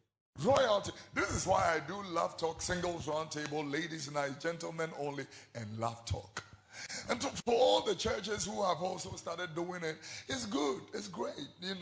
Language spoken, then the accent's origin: English; Abene, Eastern Region, Ghana; So when you come to my hometown, I mean, my paramount chief has royalty. Daughters are princesses, and, you know, the sons are princes. If you come to the paramountcy at Abene, you will come and meet my people.